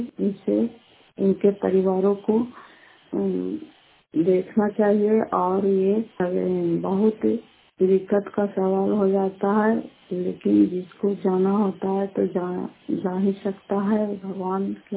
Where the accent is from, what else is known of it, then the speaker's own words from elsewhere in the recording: Bihar, India; हम लोग भी नालंदे जिले के हैं